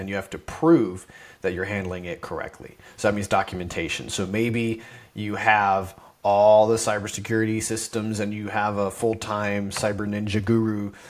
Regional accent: Florida, United States; I'm originally from Florida. I grew up on the Space Coast where the space shuttles grew up. I grew up with the space shuttle program shaking in the windows to my house.

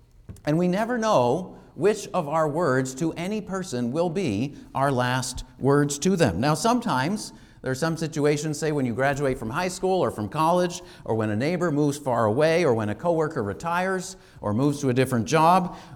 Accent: Massachusetts, United States; I grew up in Massachusetts.

